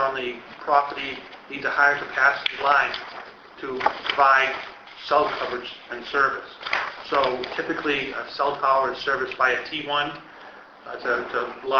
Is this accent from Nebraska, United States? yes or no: no; Plainville, Massachusetts, United States; I'm from Plainville, Massachusetts.